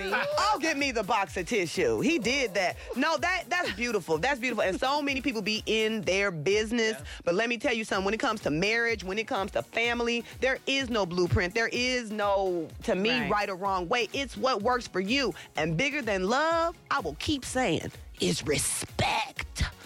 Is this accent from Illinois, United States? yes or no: yes; Chicago, Illinois, United States; Very much so. I'm from a Chicagoan.